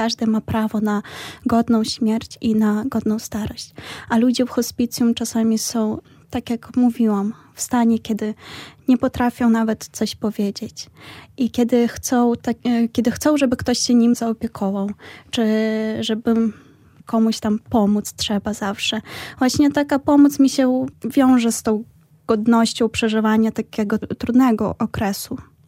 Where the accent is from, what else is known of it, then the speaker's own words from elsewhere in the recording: Ukraine; Polish is a second language; Tak, pochodzę z Ukrainy, pochodzę z rodziny mieszanej.